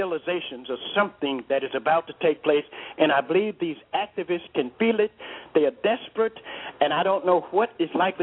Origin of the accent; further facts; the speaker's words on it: Tuscaloosa, Alabama, United States; This ain't going to be popular in Chicago, but I'm going to say it because I'm from Tuscaloosa.